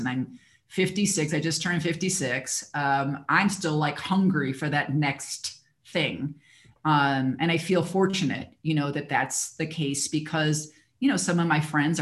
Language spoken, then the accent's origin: English; Midwest, United States; I was raised in the Midwest and I think my family values